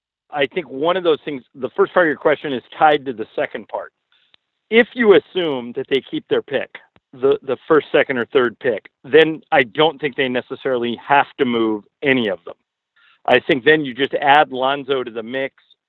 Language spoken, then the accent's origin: English; California, United States; and I grew up in Orange County, Mo. My parents still live in Corona Del Mar.